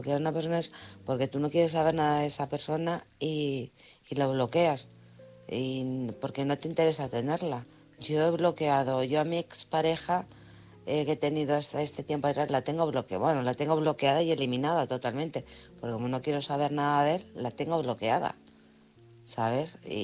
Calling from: Alcorcón, Community of Madrid, Spain; de Alcorcón.

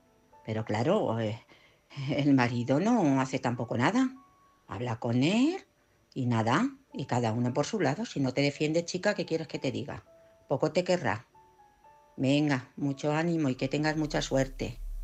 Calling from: Madrid, Community of Madrid, Spain; de Madrid.

